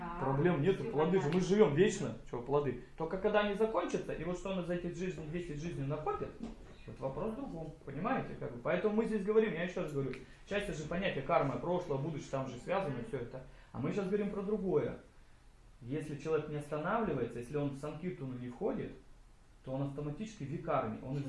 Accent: Novokuznetsk, Kemerovo Oblast, Russia; born there; я родился на Новокузнецке, где 700 тысяч народу несчастливы вообще.

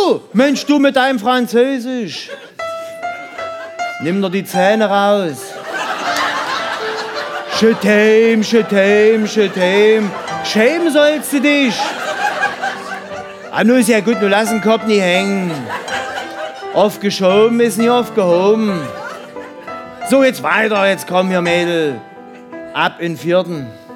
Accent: Saxony, Germany; born there; Ich bin selbst gebürtiger Sachse.

